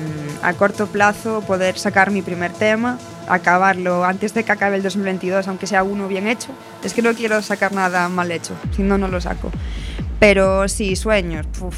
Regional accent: Muros, Galicia, Spain; Mi pueblo, nada que ver cuando yo era niña, ahora. O sea, y mi hermana se acabará yendo, y las amigas de mi hermana se acabarán yendo, y Muros no tendrá nada

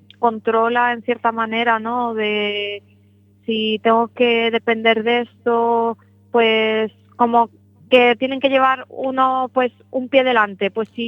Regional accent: Seville, Andalusia, Spain; porque como ya yo soy como de Sevilla, pues...

